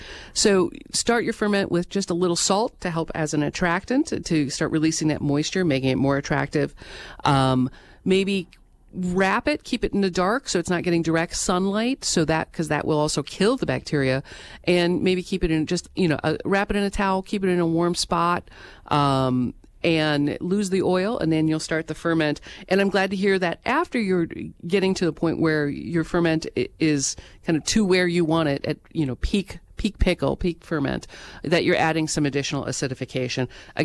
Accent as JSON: {"language": "English", "town": "Milwaukee", "region": "Wisconsin", "country": "United States", "tie": "born or raised there", "said": "I grew up in Milwaukee and spending all my summers with my grandmother on her farm, a very, very kind of a primitive farm outside of Osseo, Wisconsin."}